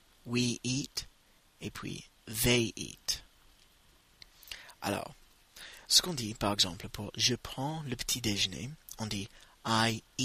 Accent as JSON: {"language": "French", "country": "United States", "second_language": "French", "said": "je suis américain"}